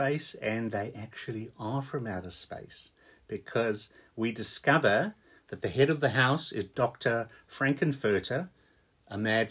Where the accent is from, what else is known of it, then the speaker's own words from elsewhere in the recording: South Africa; if I think of when I was 10 years old, the thinkings of some people, I mean, growing up in South Africa, it was very conservative